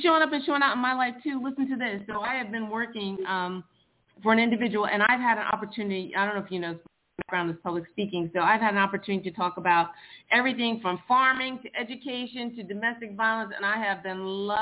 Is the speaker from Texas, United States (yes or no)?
no; New Jersey, United States; Can I just tell you, I'm from New Jersey.